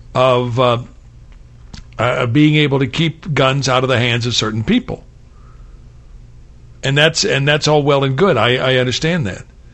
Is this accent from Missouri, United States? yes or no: yes; Kansas City, Missouri, United States; Quentin Lucas is the mayor of my hometown, Kansas City. I was educated in Kansas City.